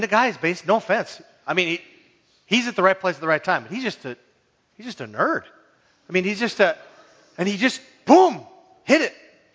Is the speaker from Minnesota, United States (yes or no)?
yes; Hibbing, Minnesota, United States; I grew up in Hibbing, so we had tile on the wall, but they weren't real tiles; they were plastic tiles.